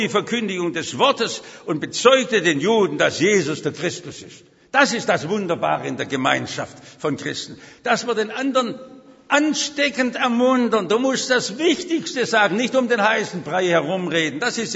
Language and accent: German; Germany; Ich sage, ich bin doch Deutscher mit der Not von Geschichte.